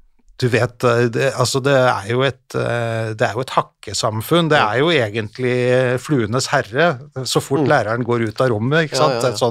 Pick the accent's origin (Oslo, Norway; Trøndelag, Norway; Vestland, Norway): Oslo, Norway; Groruddalen; Jeg er fra Grudalen.